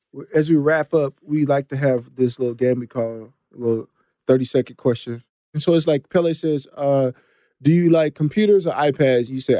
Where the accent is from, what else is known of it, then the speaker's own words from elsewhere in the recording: Texas, United States; I grew up in Texas, though, and I've seen both football.